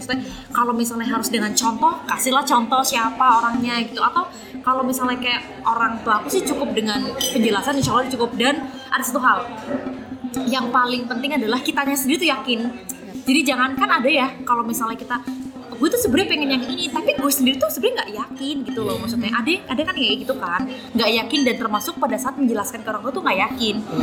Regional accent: Tegal, Central Java, Indonesia; kan aku juga dari Tegal gitu kan, orang daerah gitu kan.

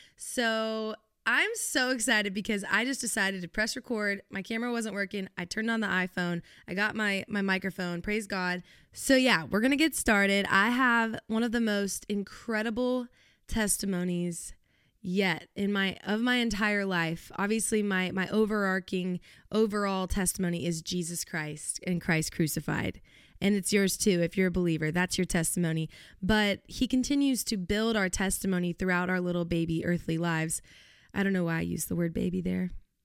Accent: Littleton, Colorado, United States; born there; also born or lived in Texas; in Colorado, which is where I'm originally from. Fun fact of the day. I was born in Littleton, Colorado. If you know where that is, it's in Denver. And then I moved to Texas. And so I say I'm from Texas, but really, my roots are in Colorado.

